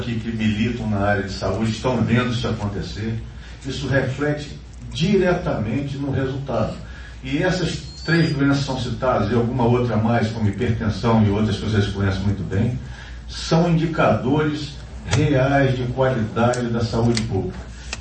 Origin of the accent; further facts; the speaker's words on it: Resende, Rio de Janeiro, Brazil; até trabalhava numa equipe de diabetes, de controle de diabetes, lá na minha cidade, em Resende.